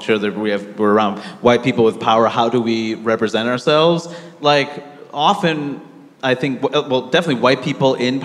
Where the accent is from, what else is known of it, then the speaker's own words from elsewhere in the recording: New York City, New York, United States; also born or lived in Maine; I grew up in Queens, New York. I don't know how my voice became this. It was definitely 4 years in Maine. I did not sound like this when I was growing up in Queens.